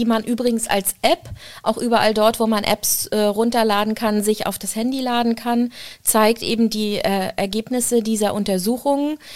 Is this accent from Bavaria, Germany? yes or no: no; Rostock, Mecklenburg-Vorpommern, Germany; aber ich bin in Rostock groß geworden